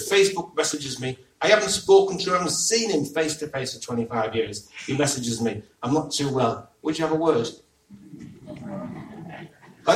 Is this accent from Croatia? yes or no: no; England, United Kingdom; We can't help being English, can we? Or British, or whatever you are, you know.